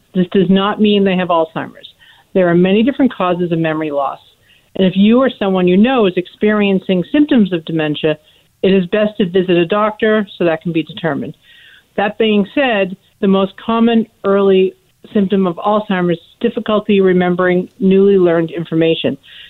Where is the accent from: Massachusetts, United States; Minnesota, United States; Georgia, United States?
Massachusetts, United States; Boston; I'm from the Boston area, and I moved out here